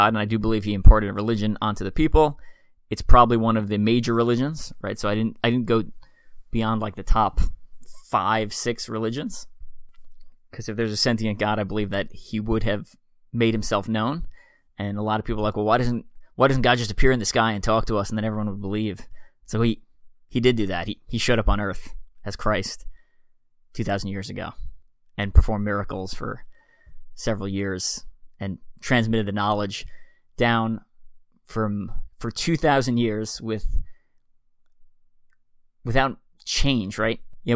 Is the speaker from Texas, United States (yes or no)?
no; Hempstead, New York, United States; The church I grew up in St. Paul's in Hempstead, New York, has mosaics like wall to wall.